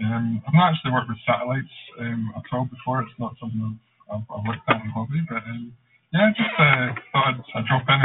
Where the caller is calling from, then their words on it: Glasgow, Scotland, United Kingdom; I'm calling in from Glasgow, Scotland.